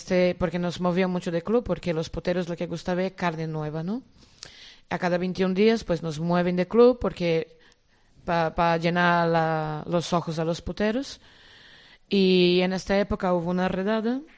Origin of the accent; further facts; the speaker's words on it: Brazil; Spanish is a second language; moved away as an adult; Yo era estudiante de Derecho en Brasil, tenía 23 años. Y por la crisis en mi país